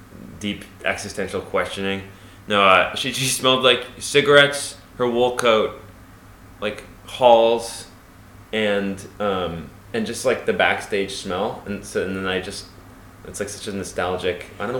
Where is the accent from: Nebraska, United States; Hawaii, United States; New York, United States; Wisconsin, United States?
New York, United States; New York City; I mean, like, just always a bunch of actors hanging out. And, you know, I grew up in the East Village.